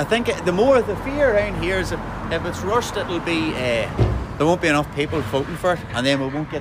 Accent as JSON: {"language": "English", "country": "Ireland", "said": "When the time comes, I'll definitely vote for United Ireland, and it's just who I am. I'm an Irishman."}